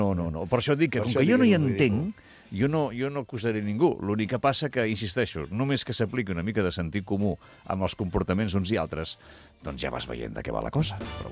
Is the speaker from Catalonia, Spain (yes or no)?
no; Zaragoza, Aragon, Spain; born there; Sí, que on jo vaig néixer.